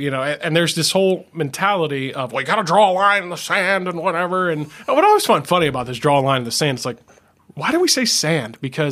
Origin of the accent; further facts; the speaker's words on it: Tennessee, United States; also born or lived in Alabama; I was born in Alabama, raised in Tennessee.